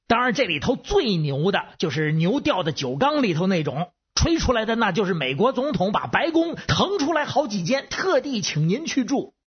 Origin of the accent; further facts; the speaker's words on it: Beijing, China; 各位听众好，我是北京的